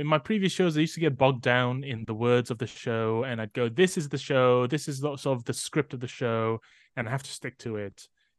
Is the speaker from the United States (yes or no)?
no; Malaysia; now in United Kingdom; So now I'm looking at my Malaysian memories from as a British person, whereas I used to look at British life as a Malaysian person.